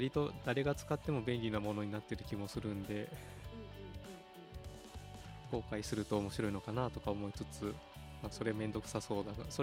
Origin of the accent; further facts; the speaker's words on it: Hagi, Yamaguchi, Japan; 僕も山口、僕は萩市出身なのでちょっと遠いですね。